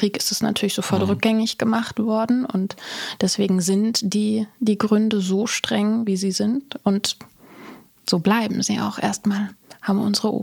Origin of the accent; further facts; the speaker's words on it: Germany; die uns als Deutsche ja immer noch so bewegt